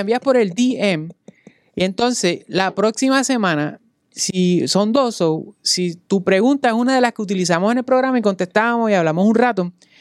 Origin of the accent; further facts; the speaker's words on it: Bayamón, Puerto Rico; Yo soy de Bayamón, yo voy a hacer trampa aquí.